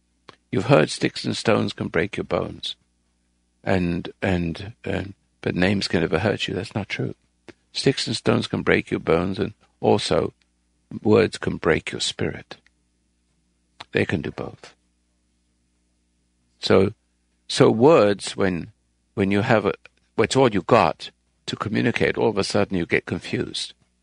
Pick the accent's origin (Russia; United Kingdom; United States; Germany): United Kingdom; England; born there; accent: English; I'm not necessarily an Englishman. I just born in England, and I have an English accent.